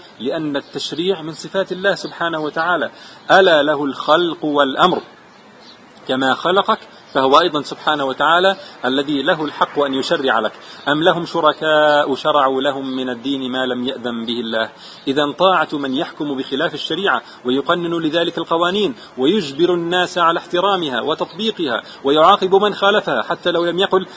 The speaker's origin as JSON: {"language": "Arabic", "country": "Jordan", "said": "أنا لست مصريا، أنا أردني لكني زرت مصر مرارا وكثير من أصدقائي مصريون."}